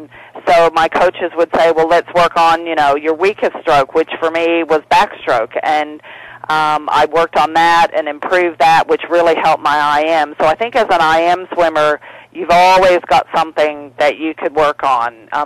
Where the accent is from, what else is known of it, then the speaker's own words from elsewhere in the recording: Nashville, Tennessee, United States; accent: twang; sometimes you just can't help but pick up some different words and phrases and intonations in my accent. So every time I go back to Nashville, though, I get a bit of my twang back.